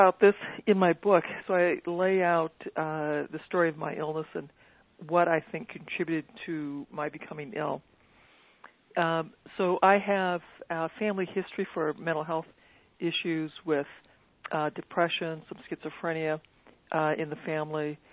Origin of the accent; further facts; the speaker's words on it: Iowa, United States; Then I grew up in Iowa on a farm that was not organic.